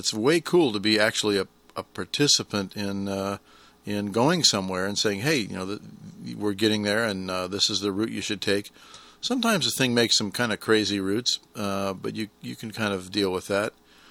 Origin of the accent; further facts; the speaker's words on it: California, United States; Well, you know I'm from California, and a lot of people think that's the land of fruits and nuts